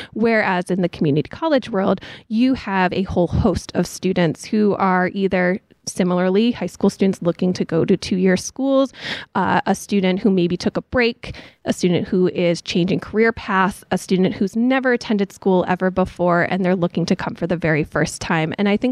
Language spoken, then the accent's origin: English; Dalton, Massachusetts, United States; I'm born and raised in Berkshire County.